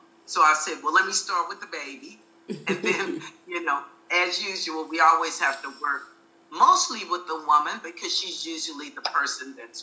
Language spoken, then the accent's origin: English; Oklahoma, United States; now in El Sobrante, United States; Yeah, so that's where I'm located at, but I'm originally from Oklahoma.